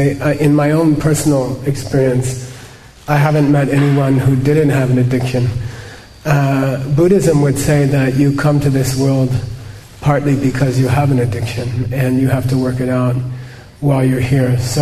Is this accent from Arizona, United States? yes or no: yes; Phoenix, Arizona, United States; So I grew up in Arizona, in Phoenix, not far from here.